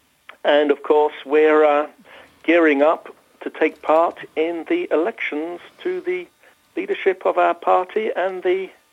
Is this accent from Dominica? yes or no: no; United Kingdom; now in Paris, France; Well, we are British Conservatives in Paris.